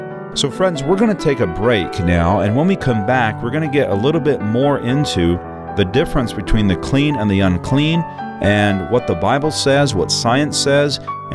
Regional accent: the South, United States; And I grew up in the South.

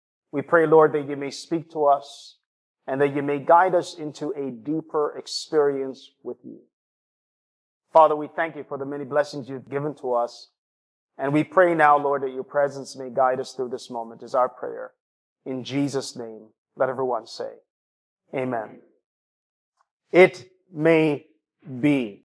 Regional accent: Jamaica; And I'm reminded of my hometown and my homeland, Jamaica.

